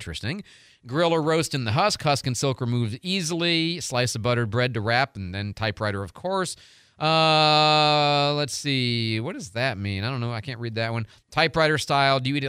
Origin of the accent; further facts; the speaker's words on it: Iowa, United States; born there; I was born in Iowa.